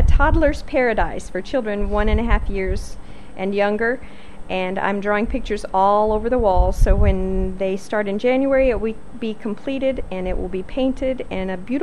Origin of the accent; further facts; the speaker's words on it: Mountain Grove, Missouri, United States; I'm from Mountain Grove, Missouri. It's south central Missouri. Very small town, 4,500 people, and I'm an elementary music teacher.